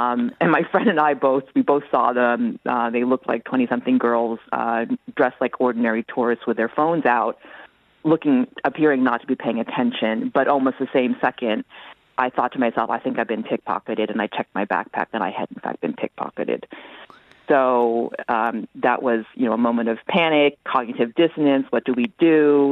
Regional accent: United States; So as an American tourist, I was walking with my friend and.

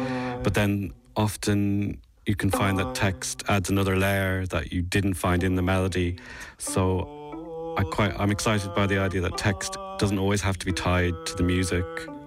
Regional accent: Ireland; growing up in Ireland

